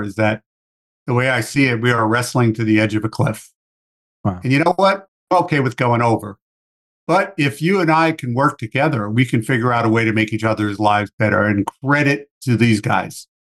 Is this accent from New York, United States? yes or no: yes; New York, United States; accent: New York; now in Arizona, United States; Yeah, so I have a trace of my New York accent, although I've been living 22 years in Arizona.